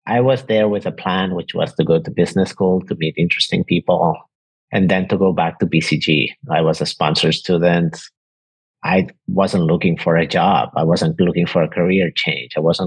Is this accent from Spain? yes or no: yes; Barcelona, Catalonia, Spain; also born or lived in New York, United States; Yeah, I'm originally from Barcelona. My mom is Argentinian. My dad is from Spain, from Barcelona. I was born and raised here. I live now in Barcelona, but I lived for 15 years in New York up until last September, and grew up mostly in Barcelona, went to school, college, everywhere.